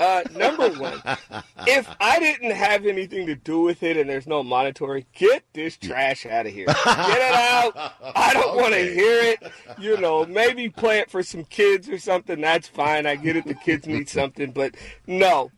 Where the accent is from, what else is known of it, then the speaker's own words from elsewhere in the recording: Seattle, Washington, United States; Angela's from Seattle. I'm from Seattle. … from Seattle.